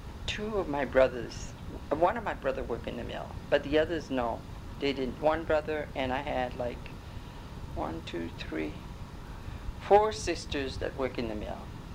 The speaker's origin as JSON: {"language": "English", "town": "Lewiston", "region": "Maine", "country": "United States", "tie": "born or raised there", "said": "I was born in Lewiston, and my date is I was born August 4th, 1934."}